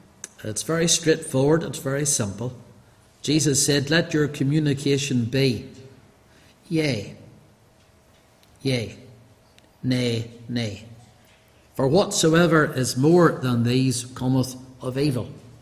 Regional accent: Banbridge, Northern Ireland, United Kingdom; As a young Christian, I grew up in Banbridge Free Church.

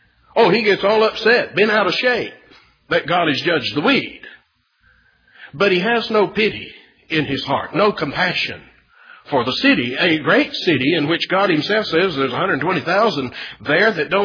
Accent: Texas, United States; When I grew up in Texas, wind out of the southwest, blowing up across the deserts of Mexico, man, that was the hot one.

